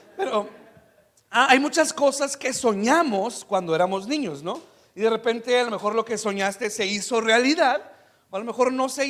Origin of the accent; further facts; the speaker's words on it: El Paso, Texas, United States; also born or lived in Ciudad Juárez; now in Tijuana, Mexico; Nací en Ciudad Juárez, Chihuahua, crecí en El Paso, Texas. Y hace 8 años me mudé a Tijuana